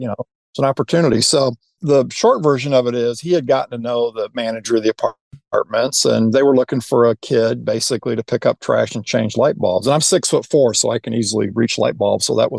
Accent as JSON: {"language": "English", "town": "South Bend", "region": "Indiana", "country": "United States", "tie": "born or raised there", "said": "So I grew up in South Bend, Indiana. I tell people that, they're like, oh, you must be a Notre Dame fan."}